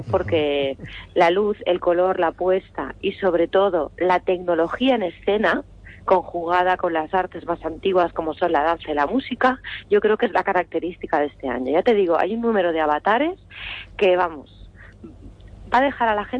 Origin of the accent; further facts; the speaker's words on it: Balearic Islands, Spain; yo, que soy mallorquina, que soy de Baleares, soy de aquí